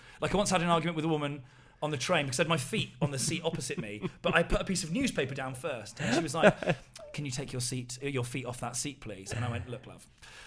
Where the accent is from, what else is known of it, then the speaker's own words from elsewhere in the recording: England, United Kingdom; And I'm like, "Well, we are English, and it's sort of our thing."